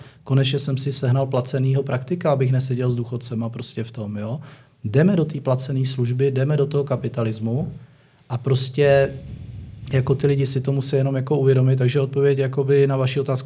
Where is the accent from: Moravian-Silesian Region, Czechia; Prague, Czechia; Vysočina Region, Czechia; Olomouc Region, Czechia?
Moravian-Silesian Region, Czechia; Ostrava; Teď jsem jel z Ostravy, já si pamatuju Ostravu, teď jsem původně z Ostravy